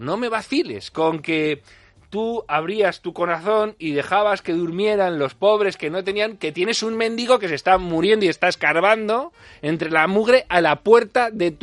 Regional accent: Madrid, Community of Madrid, Spain; Yo soy de La Rosilla y te prendo fuego al parque temático.

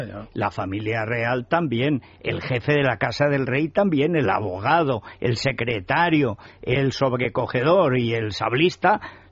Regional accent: Spain

